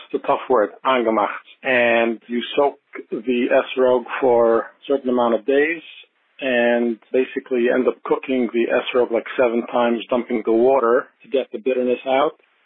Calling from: Monsey, New York, United States; I'm calling from Muncie, New York.

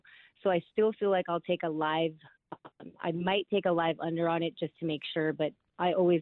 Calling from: Simi Valley, California, United States; I'm calling from Simi Valley, California.

